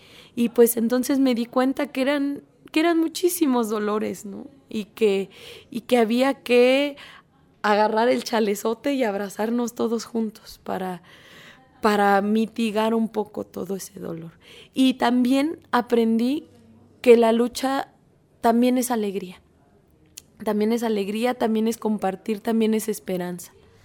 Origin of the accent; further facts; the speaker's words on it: State of Mexico, Mexico; vengo del Estado de México.